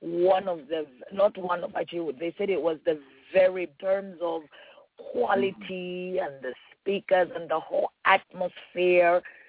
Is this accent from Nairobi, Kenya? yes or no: yes; Nairobi, Kenya; English is a second language; even growing up in Nairobi, whenever we would come back to Lusaka